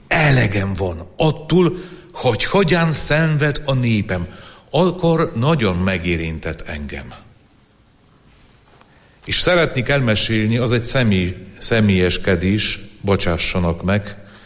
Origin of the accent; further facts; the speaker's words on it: Poland; Hungarian is a second language; now in Eger, Hungary; lehet hallani, ugye, hogy nem vagyok magyar, egy szegény lengyel vagyok, egy szegény bevandorló, már 12 éve vagyok itt Egerbe, 13 éve már